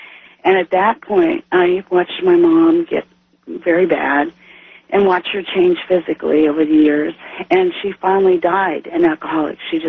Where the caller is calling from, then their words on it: Jonesboro, Arkansas, United States; I'm calling from Jonesboro, Arkansas.